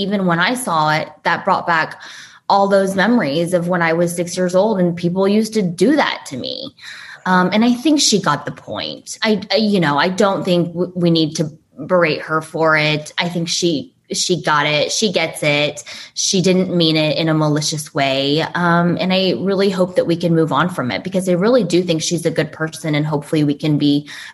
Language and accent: English; Flower Mound, Texas, United States; also born or lived in Beijing, China / New York, United States; I grew up in Beijing for the first 6 years of my life, and then New York for another 3 years or so. We moved around a lot. And then my dad got a job in Flower Mound, Texas. So I lived there until I was 1